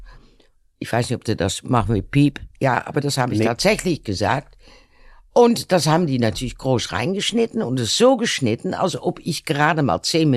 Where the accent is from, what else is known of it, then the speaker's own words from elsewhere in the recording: Netherlands; German is a second language; Also das würde bei uns in Holland nie laufen.